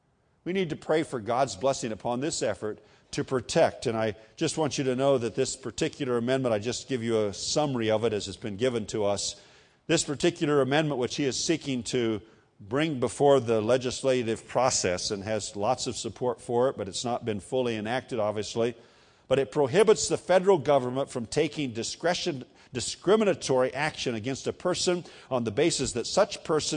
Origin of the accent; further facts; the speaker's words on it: Iowa, United States; he's from my home state of Iowa